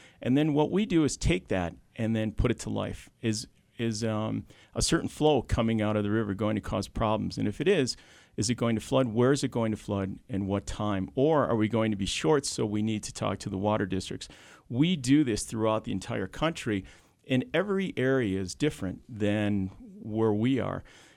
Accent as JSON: {"language": "English", "town": "Chicago", "region": "Illinois", "country": "United States", "tie": "born or raised there", "also_born_or_lived": "Minnesota / Montana", "lives_now": "Utah, United States", "said": "Like, for instance, I grew up in Chicago, so I went to college in Minnesota, I went to grad school in Montana, and moved to Utah"}